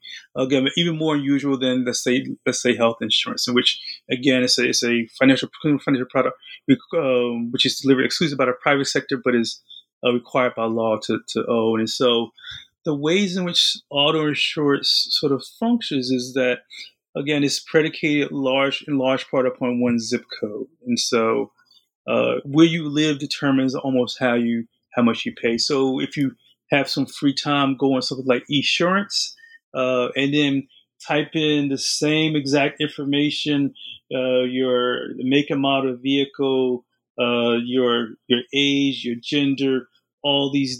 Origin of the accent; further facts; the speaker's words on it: New Jersey, United States; So I'm from New Jersey. My family is from New Jersey.